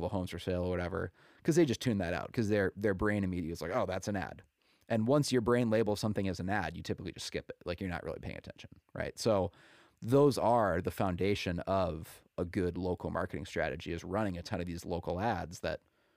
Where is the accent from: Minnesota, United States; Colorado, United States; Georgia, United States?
Minnesota, United States; Willmar; now in Naples, United States; I live in Naples, Florida now, but I'm originally from Wilmer, Minnesota, which is about 2 hours west of the Twin Cities.